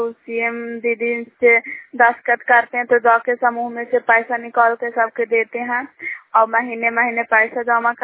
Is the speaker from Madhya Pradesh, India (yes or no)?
no; Puna, Bihar, India; बिहार पुना प्रखंड हिरसा जिला नालंदा।